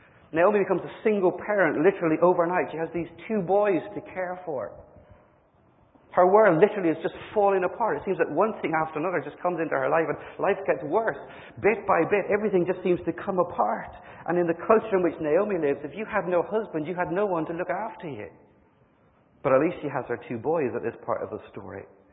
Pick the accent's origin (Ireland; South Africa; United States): Ireland; Dublin, Leinster; now in Northern Ireland, United Kingdom; Or maybe I should say that if I grew up in Dublin and I'm living here in Northern Ireland